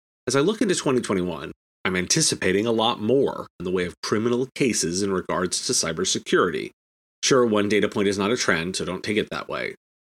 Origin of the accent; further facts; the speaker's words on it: Washington, District of Columbia, United States; My hometown metro of Washington, D.C. took the top spot for most open jobs.